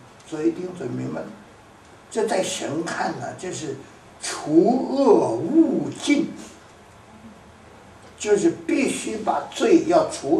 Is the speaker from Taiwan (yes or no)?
no; China; 我们中国人也说嘛